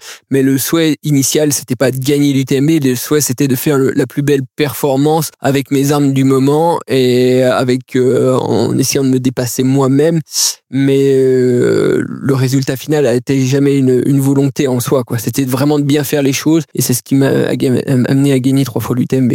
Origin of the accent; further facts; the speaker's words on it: Bourgogne-Franche-Comté, France; moi aujourd'hui j'ai 37 ans, je suis natif des montagnes du Jura, j'ai toujours vécu sur le massif du Jura. C'est toute mon enfance, toute mon adolescence, encore aujourd'hui dans la vie d'adulte.